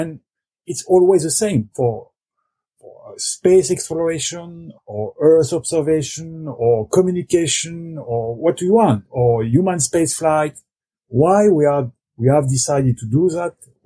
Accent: France; I come from France.

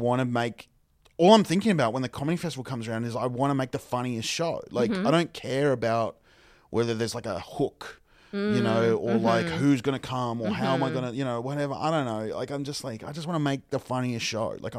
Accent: Ipswich, Queensland, Australia; growing up in Ipswich, I've always, but also I've grown up sort of on the eastern side of Ipswich, which is close. Like literally I'll drive for like 10 minutes from my house and then I'm in Brisbane.

